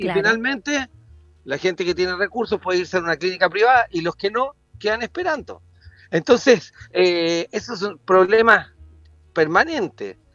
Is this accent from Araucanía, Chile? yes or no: no; Algarrobo, Valparaíso, Chile; Después me desplazo nuevamente a Viña Valparaíso y yo soy oriundo de Algarrobo